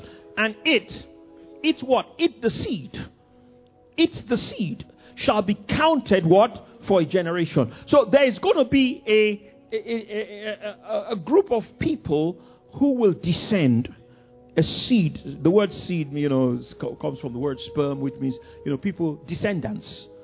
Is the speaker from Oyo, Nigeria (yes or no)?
no; Ikoyi, Lagos, Nigeria; I grew up in Ikoyi. You know, my home was in Ikoyi. My primary school was in Victoria Island.